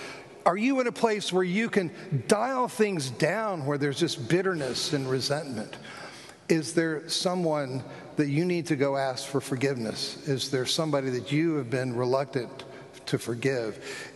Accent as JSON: {"language": "English", "region": "Florida", "country": "United States", "tie": "born or raised there", "said": "I grew up in South Florida."}